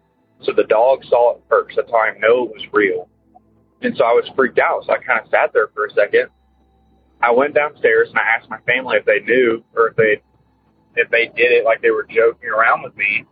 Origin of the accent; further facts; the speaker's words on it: Texas, United States; I'm from Texas.